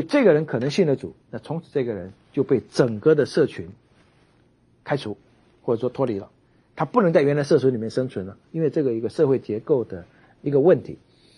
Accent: China; 我们中国人碰到说你我的时候，就是一个你一个我，顶多加上一个尊称，就是您，不用你，两个字而已，你和您。

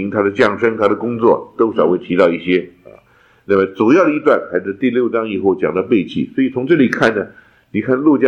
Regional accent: China; 我常常说我们中国人讲君子，君子不晓得什么意思啊

